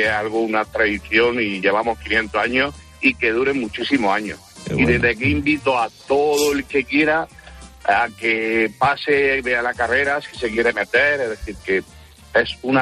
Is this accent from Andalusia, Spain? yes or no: yes; Guadix, Andalusia, Spain; Mi pueblo es Guadix, en Granada.